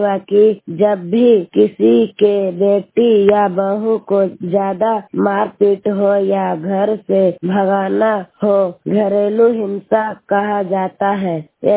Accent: Lohra, India; मैं वर्ग 8 क्लास में पढ़ती हूँ। मेरा गांव का नाम लोहरा है।

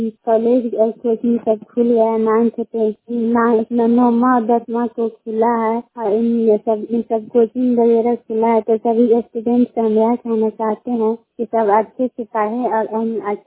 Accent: Kalyanpur, Bihar, India; घर कल्याणपुर वाली बेलसी पंचायत प्रखंड चंडी जिला ललंदा की निवासी हूँ।

